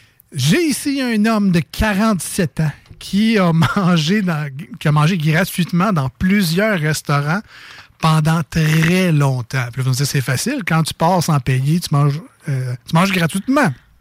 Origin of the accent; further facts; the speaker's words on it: Quebec City, Quebec, Canada; accent: Limoilou; C'est mon accent de Limoilou.